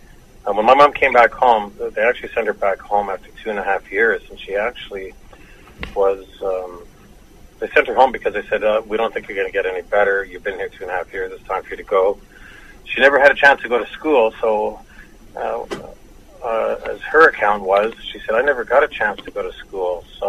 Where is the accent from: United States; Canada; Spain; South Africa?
Canada; Toronto, Ontario; I was born and raised in downtown Toronto in a place called Regent Park, where, in my opinion, it was at that time it was a lot of Native people living there. So that was my sort of urban reserve that I grew up in.